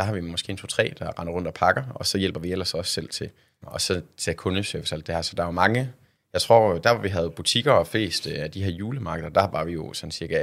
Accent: North Denmark Region, Denmark; accent: North Jutlandic; jeg har nogle blå øjne, og jeg har en nordjysk accent

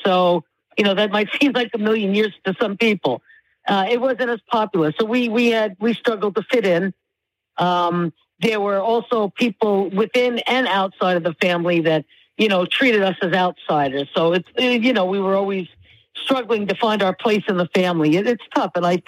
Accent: New York, United States; I was raised on Long Island in New York.

